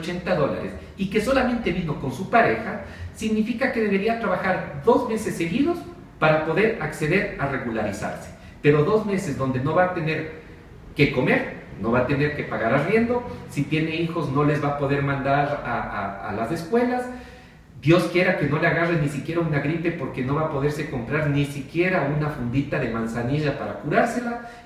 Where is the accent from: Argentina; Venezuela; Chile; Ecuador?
Ecuador; ¿en qué parte de la Constitución nos obligan a nosotros como ecuatorianos a tener un seguro médico privado o público